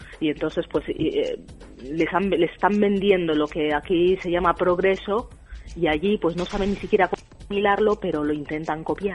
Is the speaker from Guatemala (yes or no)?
no; Equatorial Guinea; he estado una temporada en mi tierra, ¿no? En Guinea.